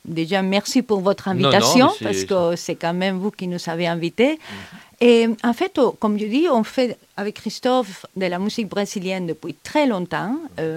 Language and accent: French; Santiago de Compostela, Galicia, Spain; French is a second language; now in France; Moi, je viens de Saint-Jacques-de-Compostelle, à côté.